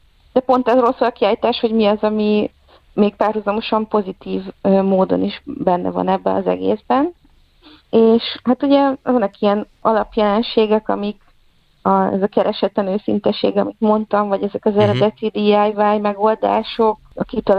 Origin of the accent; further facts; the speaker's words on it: Hódmezővásárhely, Csongrád-Csanád, Hungary; accent: South Great Plain dialect; mert én meg dél-alföldi vagyok, és mindig is a dél-alföldi dialektusban beszéltem